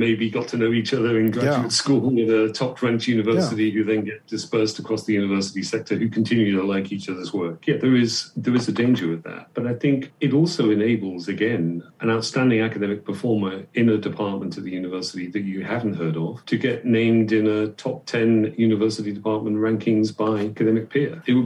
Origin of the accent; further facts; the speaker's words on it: Coventry, West Midlands, United Kingdom; It's in my hometown in Coventry. I was born the same year that the University of Warwick was founded.